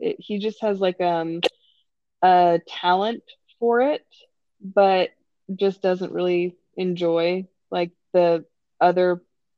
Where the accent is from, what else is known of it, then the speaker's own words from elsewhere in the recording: Canada; I am Canadian